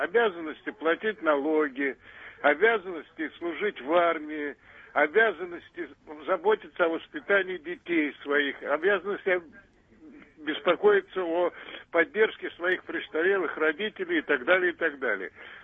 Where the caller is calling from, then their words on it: Moscow, Russia; из Москвы.